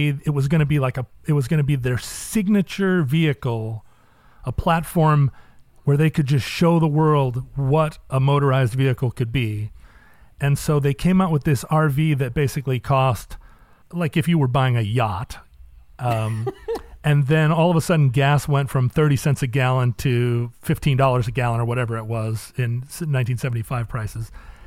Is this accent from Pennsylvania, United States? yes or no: no; Alaska, United States; and I grew up in Alaska